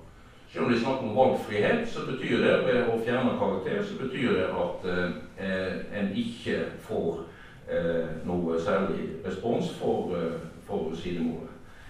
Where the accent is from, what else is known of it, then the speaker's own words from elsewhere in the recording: Odda, Vestland, Norway; Jeg kommer fra Odda, og der har vi hatt en kamp om å beholde da språkdelingen.